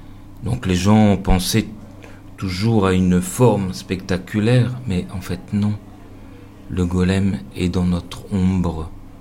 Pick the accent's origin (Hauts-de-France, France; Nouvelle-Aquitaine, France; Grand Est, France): Hauts-de-France, France; Roubaix; born there; je suis né à Roubaix, dans un ghetto polonais